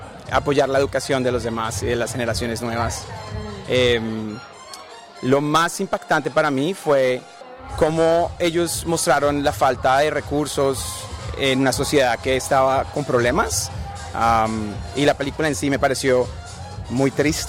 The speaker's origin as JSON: {"language": "Spanish", "country": "Colombia", "lives_now": "Australia", "said": "Vivimos en Australia y acá esas realidades no, muchas personas no las conocen. Y como latino es muy interesante ver la realidad de otros países. Inclusive yo como colombiano, yo reconozco que eso existe"}